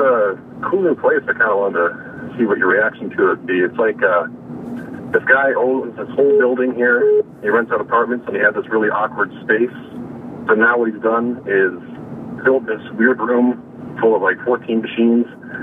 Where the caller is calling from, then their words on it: Fargo, North Dakota, United States; from Fargo, North Dakota, coming at you.